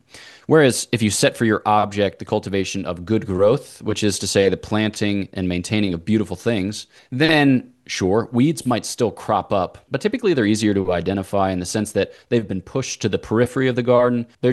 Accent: Pennsylvania, United States; born or raised there

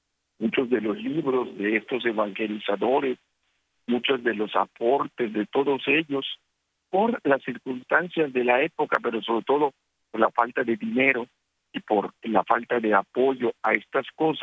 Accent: Yucatán, Mexico; lo que somos los yucatecos. No somos ni mayas, ni somos españoles.

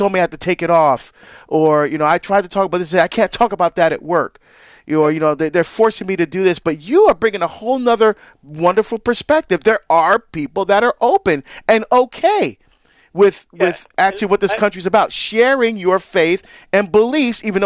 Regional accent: New Jersey, United States; my home state of New Jersey. In fact, I lived in Orange, New Jersey after my parents divorced. My mom bought a house in Orange, so we moved from Hillside to Orange.

